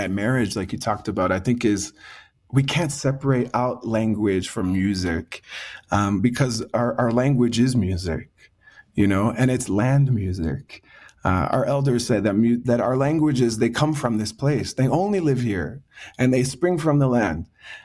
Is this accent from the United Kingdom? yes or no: no; Eastern Canada, Canada; So I just said in my language … I come from the East Wabanaki territory. Mi'kma'ki, Wabanaki, we're all related, we're all connected.